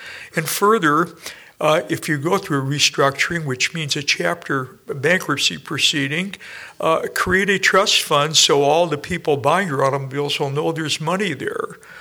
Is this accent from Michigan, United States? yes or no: yes; Michigan, United States; You know, I was raised in Michigan, and I remember how during World War II, when I was young, that Michigan was actually, quote, the arsenal of democracy